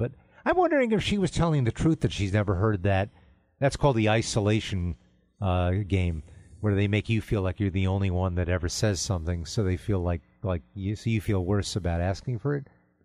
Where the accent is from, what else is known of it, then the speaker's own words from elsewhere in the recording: New York City, New York, United States; Of course, I grew up in New York City, and New York was as liberal then, or maybe a little less liberal, but I got like attacked by everyone in my class in high school.